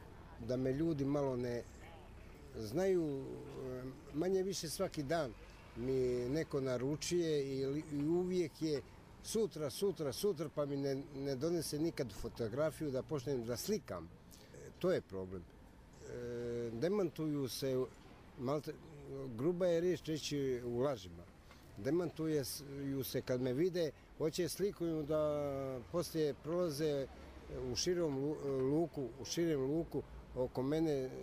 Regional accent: Opatija, Primorje-Gorski Kotar County, Croatia; also born or lived in Bosanska Krupa, Bosnia and Herzegovina / Italy; rodom iz Bosanske Krupe, odrastao u Opatiji i u Italiji.

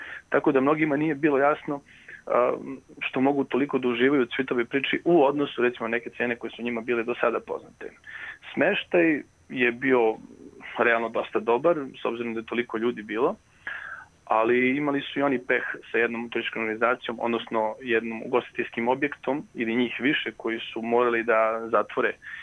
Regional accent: Serbia; naravno i mi koji dolazimo iz Srbije

